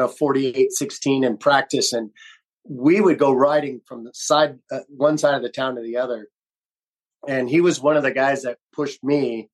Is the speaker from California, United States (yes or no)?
yes; San Diego, California, United States; moved away; and I'm from San Diego. I grew up literally riding distance from Rancho.